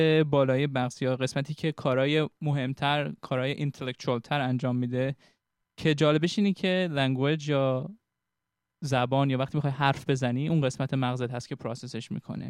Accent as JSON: {"language": "Persian", "country": "Iran", "tie": "born or raised there", "said": "من خب تو ایران بزرگ شدم"}